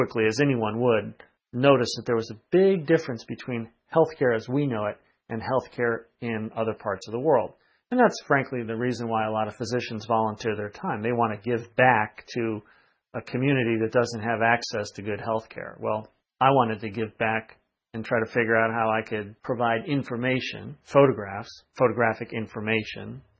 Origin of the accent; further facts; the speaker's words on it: Naperville, Illinois, United States; now in San Diego, United States; No, actually, I'm from Chicago originally. I grew up outside of Chicago in a little town called Naperville.